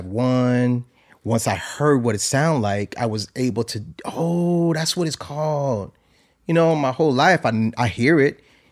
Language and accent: English; New Haven, Connecticut, United States; I'm from New Haven, Connecticut.